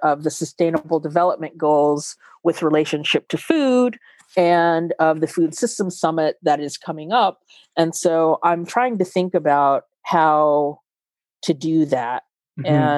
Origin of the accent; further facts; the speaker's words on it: Nashville, Tennessee, United States; I'm from Nashville, and I think a lot about Nashville and the breakneck pace of gentrification in Nashville.